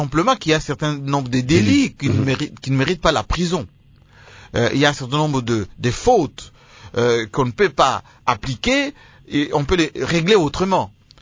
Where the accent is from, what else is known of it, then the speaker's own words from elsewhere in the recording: Kasaï, DR Congo; Chez nous, au Kassai, moi je suis du Kassai